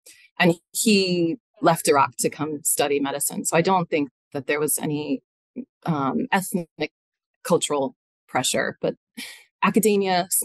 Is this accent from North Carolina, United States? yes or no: no; Massachusetts, United States; also born or lived in Southern California, United States; So growing up in Massachusetts, I think that in those formative years, I think that kind of set in the bedrock of my body, kind of my color palette. So I love grays. But then moving out to California, Southern California specifically